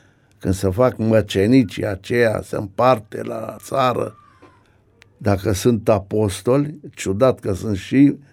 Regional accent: Oltenia, Romania; born there; Eu, de fapt, m-am născut în Oltenia.

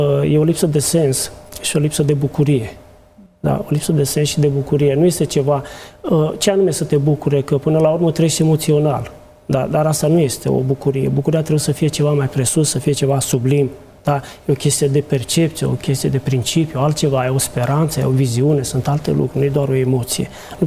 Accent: Dragomirești, Dâmbovița, Romania; De lângă Târgoviște, locuiesc din Dâmbovița, la Dragomirești și Decindene, acolo aproape, de la 10 km de Târgoviște.

